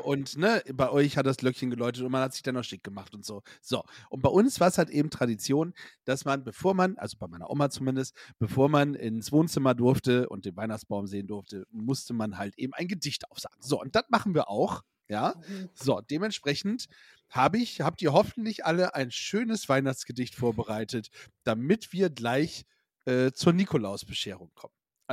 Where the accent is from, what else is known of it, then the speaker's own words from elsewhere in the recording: Northern Germany, Germany; bei uns im Norden, ne, also Snack da, wo wir herkommen, da schnappt man ja ein Bacon platt.